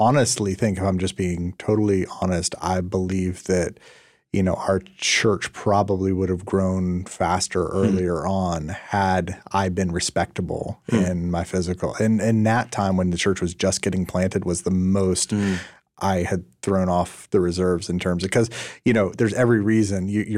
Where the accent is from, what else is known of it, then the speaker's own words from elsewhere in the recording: the South, United States; If you're in the South, and there may be some other areas, I grew up in the South, and there's a culture in the South that actually